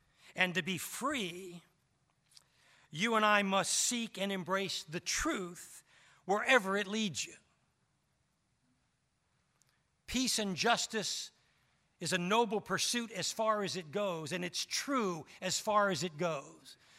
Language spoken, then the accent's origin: English; United States; As an American, as a human being deep down, my spirit and my heart and my mind resonates with those who seek justice.